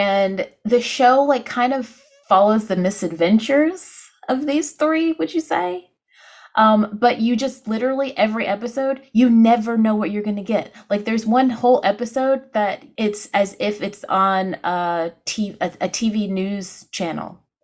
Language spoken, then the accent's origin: English; McDonough, Georgia, United States; So for those who don't know, I'm from Metro Atlanta. I'm from a town called McDonough. It's 30 miles south of Atlanta.